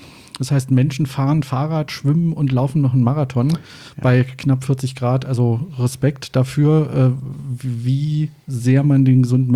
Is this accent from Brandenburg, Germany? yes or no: yes; Brandenburg, Germany; also ich bin wie gesagt gelernter Ossi, ne? Ich komme aus Brandenburg